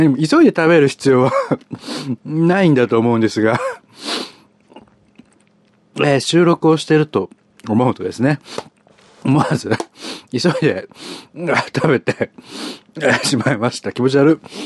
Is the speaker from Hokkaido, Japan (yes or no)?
yes; Hokkaido, Japan; 僕は北海道で育ったので、恵方巻きを食べたりするという、こう、習慣はなかったんですけれども